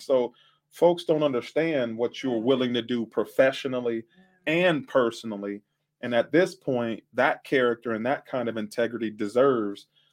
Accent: Youngstown, Ohio, United States; born there; also born or lived in Birmingham, Alabama; I was born in Youngstown and we spent some time in Birmingham, Alabama.

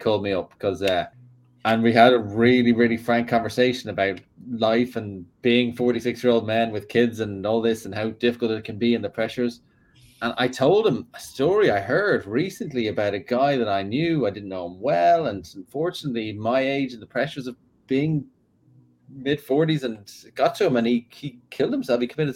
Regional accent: Ireland; now in United States; being Irish, friendship is a really big part of our culture. I've heard I've seen statistics about American men in particular, right? And as being a foreigner coming to America, I have noticed American men might not be as into having friends as Irish men are

